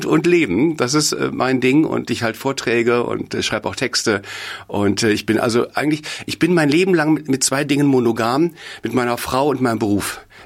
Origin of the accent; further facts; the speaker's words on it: Thuringia, Germany; Und als ich sagte, ich komme aus Thüringen